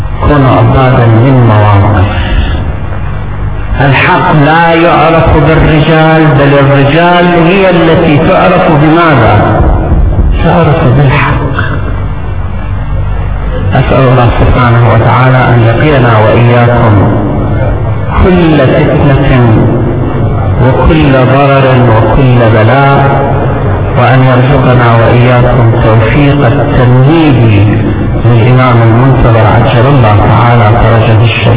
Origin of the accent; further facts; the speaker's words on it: Iraq; وأن يوحد بيننا جميعا كعراقيين سنة وشيعة، عربا وأكرادا وتركمانا، مسلمين ومسيحيين.